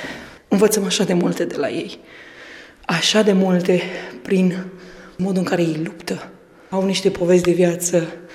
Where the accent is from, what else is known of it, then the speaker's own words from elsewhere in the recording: Gorj County, Romania; Din Gorj.